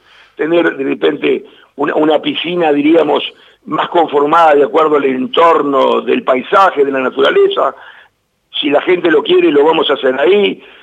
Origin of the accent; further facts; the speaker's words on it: Paso de los Toros, Tacuarembó, Uruguay; a mi pueblo de Paso los Toros, porque todavía me encuentro con fuerza de hacer cosas